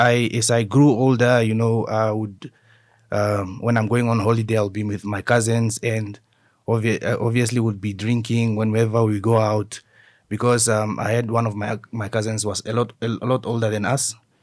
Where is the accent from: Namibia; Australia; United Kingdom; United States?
Namibia; Windhoek, Khomas; I grew up in Windhoek.